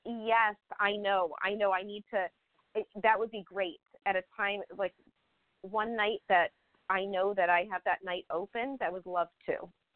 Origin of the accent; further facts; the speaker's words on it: Boston, Massachusetts, United States; now in Tampa, United States; Yes, I'm from Boston.